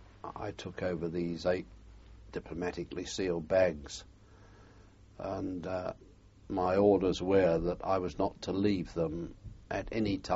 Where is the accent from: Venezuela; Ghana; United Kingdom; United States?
United Kingdom; in the treatment that they afforded me as a British national going through, they were very difficult in customs